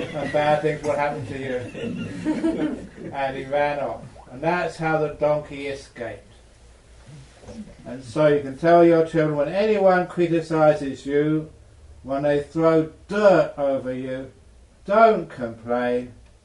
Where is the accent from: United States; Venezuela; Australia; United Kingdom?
United Kingdom; England; born there; Because I was born in England.